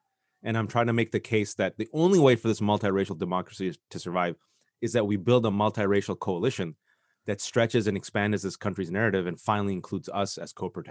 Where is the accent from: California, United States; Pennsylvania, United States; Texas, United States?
California, United States; English is a second language; I think as me being a guy who was born and raised in the Bay Area to Pakistani Muslim parents, couldn't speak English because my parents thought it'd be hilarious not to teach me English.